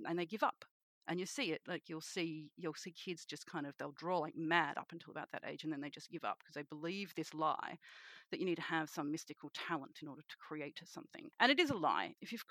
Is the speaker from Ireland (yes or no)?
no; Sydney, New South Wales, Australia; I am a witch from Sydney, Australia